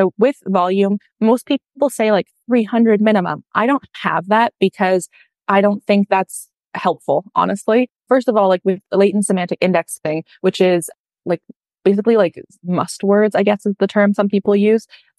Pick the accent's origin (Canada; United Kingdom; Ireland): Canada; I'm Canadian